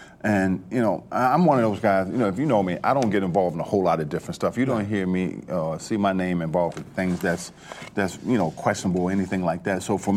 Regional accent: Baltimore, Maryland, United States; Growing up, you know, with eight brothers and sisters, my mom raised eight of us by herself. Mm-hmm. And I grew up in Baltimore, Maryland.

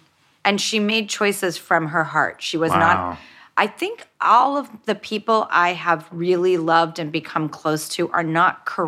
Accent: Hollywood, California, United States; when I grew up in Hollywood and in industry

